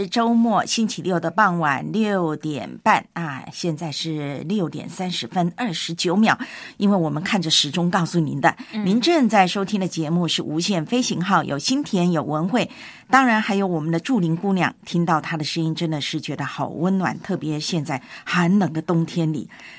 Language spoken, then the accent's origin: Chinese; Taiwan; now in Hong Kong; 但是如果我回到了我的老家台湾，又或者是到内地